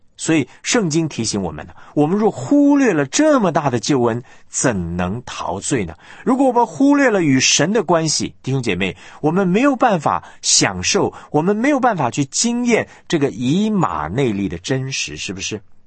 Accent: China; 因为我们中国人是讲关系的嘛

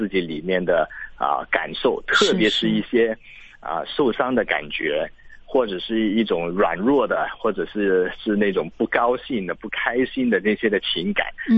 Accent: China; born there; 我小时候其实也是在中国出生

